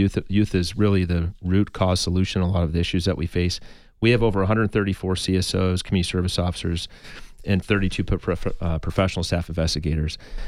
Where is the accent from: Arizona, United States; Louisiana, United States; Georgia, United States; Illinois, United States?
Arizona, United States; Tucson; because I grew up in Tucson where I just have to look north to see the mountains, the Catalinas, and I know where I'm going.